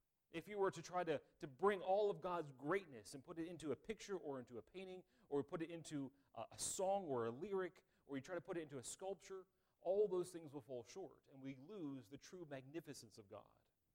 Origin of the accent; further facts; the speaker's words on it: West Virginia, United States; I was telling him I was from West Virginia.